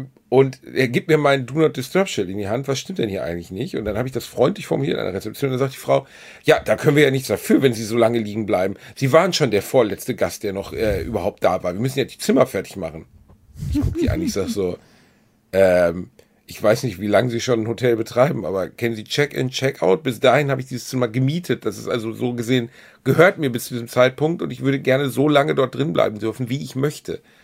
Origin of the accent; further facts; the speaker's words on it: Gelsenkirchen, North Rhine-Westphalia, Germany; Meine Heimatstadt Gelsenkirchen